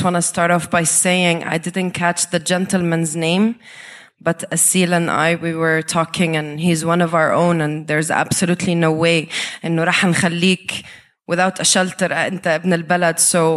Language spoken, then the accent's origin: English; Libya; also born or lived in Syria / Lebanon / Ireland; I grew up in Libya and North Africa, and I also lived in Syria and Lebanon, and I've lived in Ireland